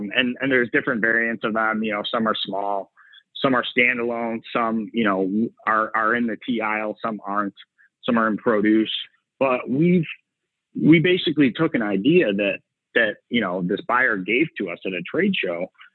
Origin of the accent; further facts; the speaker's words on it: Chicago, Illinois, United States; So we saw the opportunity to come back home. We're both from the Chicagoland area.